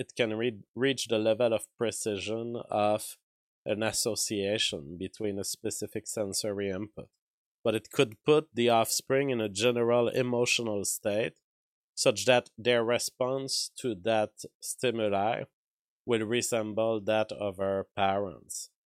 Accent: United States; I guess that as an American, I don't feel very much Greek.

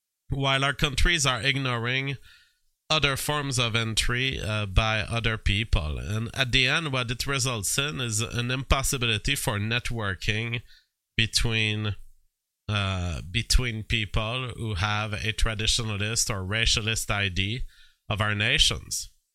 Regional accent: Canada; I have a passport, I'm a Canadian.

